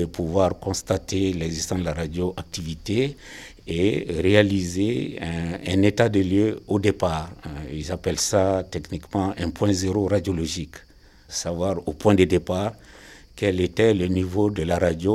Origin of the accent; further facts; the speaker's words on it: Faléa, Kayes, Mali; now in Europe; Faléa, entre nous, c'est ma région natale, c'est ma commune natale.